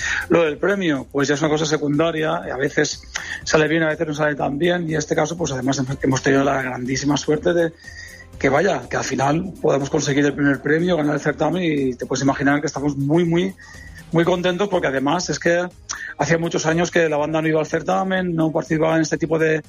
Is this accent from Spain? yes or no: yes; Alzira, Valencian Community, Spain; now in La Nucía, Spain; yo vine aquí para estar en la Nucía, yo soy de Valdalcira, de Valencia, y la verdad es que yo llegué aquí al Instituto de la Nucía para un año y con la intención de volverme para allá, y la verdad es que ya desde el año 2008 que estoy aquí